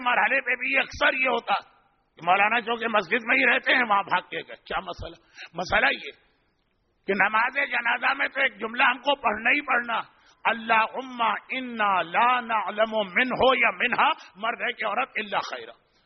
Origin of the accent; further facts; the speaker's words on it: Karachi, Sindh, Pakistan; میرا بچپنا کراچی کے ایک علاقے رضویہ سوسائٹی میں گزرا, اور وہیں پہ بہرحال جوانی بھی آئی.